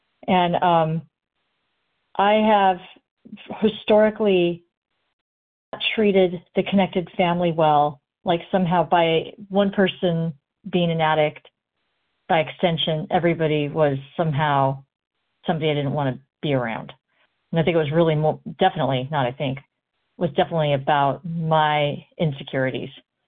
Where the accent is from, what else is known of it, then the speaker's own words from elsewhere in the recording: California, United States; compulsive overeater, also from California.